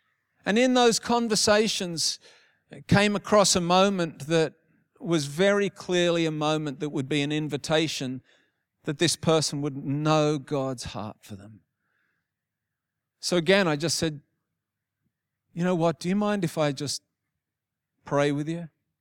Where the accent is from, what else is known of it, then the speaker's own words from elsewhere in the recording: New Zealand; I'm from New Zealand.